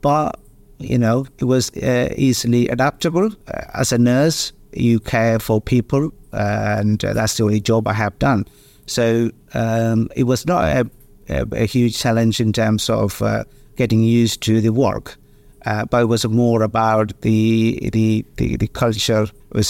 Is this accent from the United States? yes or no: no; Kerala, India; moved away as an adult; now in United Kingdom; I was born in India, Kerala, the southern state, India. I studied in India and completed my primary education, and I was qualified as a nurse.